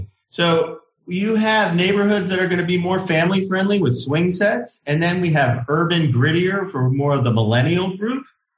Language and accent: English; Miami, Florida, United States; And I grew up in Miami, and I lived in all these urban great places, Coconut Grove, up in Delray Beach